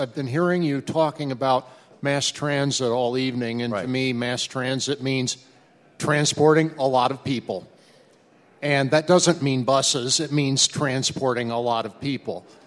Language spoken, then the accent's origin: English; Lake Orion, Michigan, United States; I'm from Lake Orion.